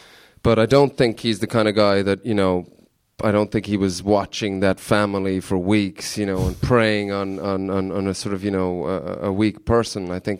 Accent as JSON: {"language": "English", "country": "Ireland", "said": "sort of people always think I'm Canadian, but I'm actually Irish in disguise."}